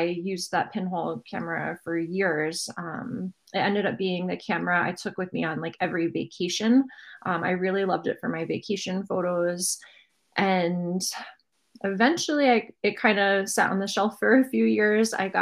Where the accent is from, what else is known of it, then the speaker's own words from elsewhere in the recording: United States; like senior thesis photo project on this abandoned gingerbread castle amusement park that was in my hometown.